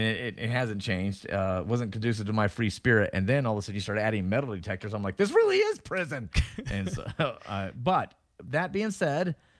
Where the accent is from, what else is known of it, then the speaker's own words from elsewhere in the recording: Tennessee, United States; I remember we had metal detectors that got introduced to my high school in growing up in Tennessee.